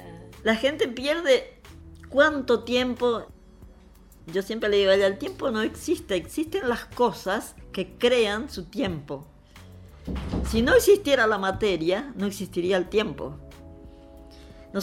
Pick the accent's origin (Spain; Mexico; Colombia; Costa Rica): Colombia; moved away as an adult; now in Argentina; vinimos de Colombia, estuvimos 5 años en Corrientes.